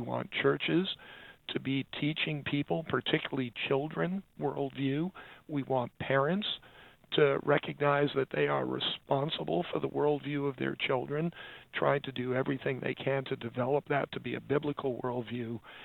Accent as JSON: {"language": "English", "town": "New York City", "region": "New York", "country": "United States", "tie": "born there", "said": "I was born in New York City, so forgive me."}